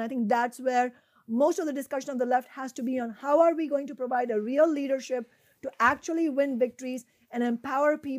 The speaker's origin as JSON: {"language": "English", "country": "India", "said": "my home country, India, it doesn't have just two parties."}